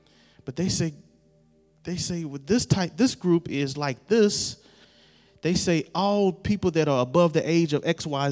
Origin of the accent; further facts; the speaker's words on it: Fair Forest, South Carolina, United States; I'm from Fair Forest, South Carolina, and I'm proud about it.